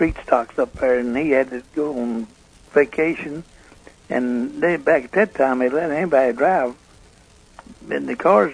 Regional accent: Carolina, United States; I was raised in Carolina, so...

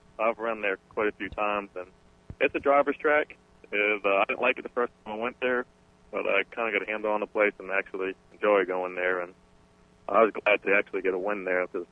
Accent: Quincy, Massachusetts, United States; Quincy, Mass. is where I was born and raised.

